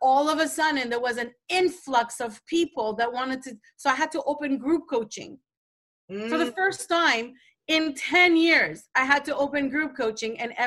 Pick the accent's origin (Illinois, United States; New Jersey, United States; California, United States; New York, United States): New York, United States; I don't know even if I can book my flight because I'm from New York, obviously